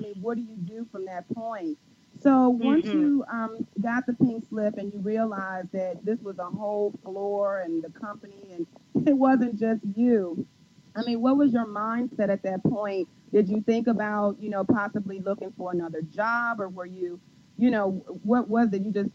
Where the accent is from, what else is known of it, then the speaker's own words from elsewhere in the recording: Detroit, Michigan, United States; now in Charlotte, United States; I'm also from Detroit, and I did relocate to Charlotte, North Carolina.